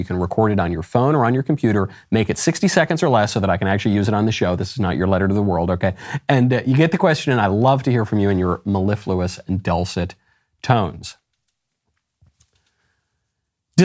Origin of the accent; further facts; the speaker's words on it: New York, United States; I grew up in New York. All right. I like to think New Yorkers, for all their flaws, were a little more street smart than some people.